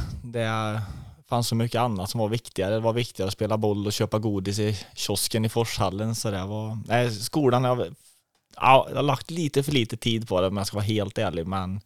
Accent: Tidaholm, Västra Götaland County, Sweden; Jag är född här i Tidaholm och sen bott här hela tiden.

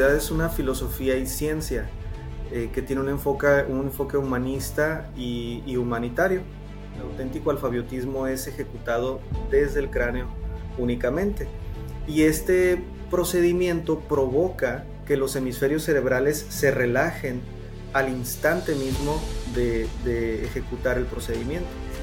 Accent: Tijuana, Baja California, Mexico; yo soy nacido en Tijuana, Baja California, raro tijuanense que es 100%, ya que mis padres también son de Tijuana.

